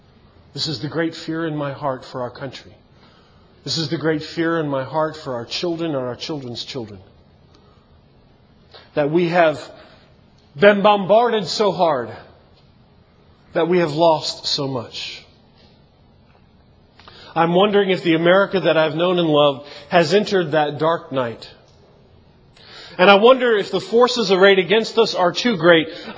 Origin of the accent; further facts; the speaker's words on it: Baltimore, Maryland, United States; I grew up in Baltimore.